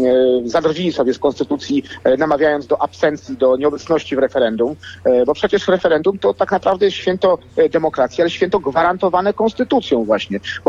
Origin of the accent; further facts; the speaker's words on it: Warsaw, Masovian Voivodeship, Poland; dzielnicy, w której mieszkam niemalże od urodzenia